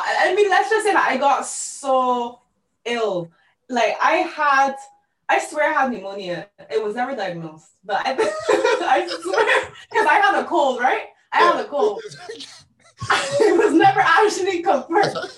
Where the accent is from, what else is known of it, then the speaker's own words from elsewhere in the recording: Barbados; Well, so I grew up, I was born and raised in Barbados.